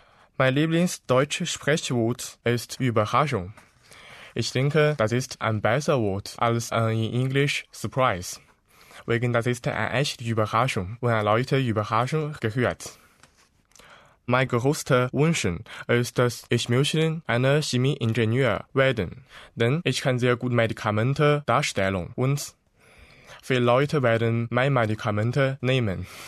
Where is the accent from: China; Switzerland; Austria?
China; northern China; German is a second language; now in Aachen, Germany; Ich komme aus China. Ich war geboren in 1994 in Norden China. Und jetzt ich lerne Deutsch im Goethe-Institut.